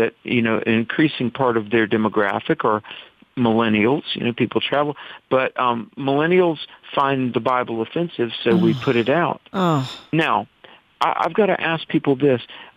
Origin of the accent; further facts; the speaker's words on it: North Carolina, United States; In my home state of North Carolina, Janet, we have had a firestorm over HB2